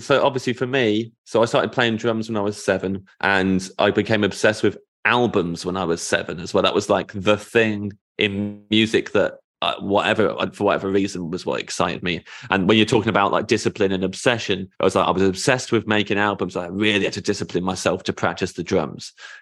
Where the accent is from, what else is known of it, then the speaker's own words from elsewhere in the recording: United Kingdom; As a Brit, I just know more about American culture than maybe I thought I did.